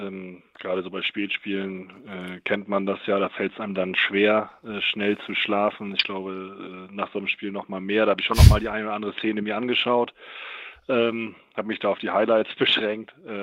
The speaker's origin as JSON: {"language": "German", "town": "Preetz", "region": "Schleswig-Holstein", "country": "Germany", "tie": "born there", "said": "Ich bin aber in Brez geboren, ne?"}